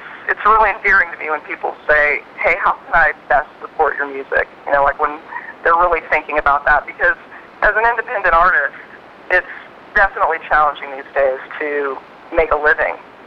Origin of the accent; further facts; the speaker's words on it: Houston, Texas, United States; I actually woke up in my hometown of Houston, Texas, and I was visiting my dad, so it was really special to be, you know, in the city where I was born and to be with my dad.